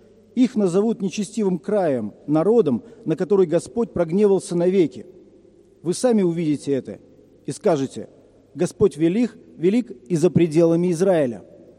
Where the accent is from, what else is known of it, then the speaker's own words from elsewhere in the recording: Moldova; я родом из Молдовы.